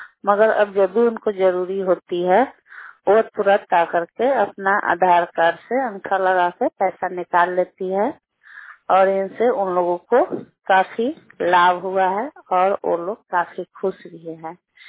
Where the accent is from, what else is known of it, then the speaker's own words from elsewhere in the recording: Taura Madan Singh, Bihar, India; मैं तौरा मदन सिंह की निवासी हूँ।